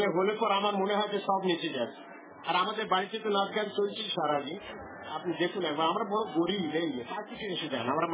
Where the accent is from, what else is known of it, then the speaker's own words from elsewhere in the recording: Jessore, Khulna Division, Bangladesh; also born or lived in Delhi, India / France; আমরা যশোরের লোক। মানে আমাদের পিতামহর একটা যশোরের রাজা ছিল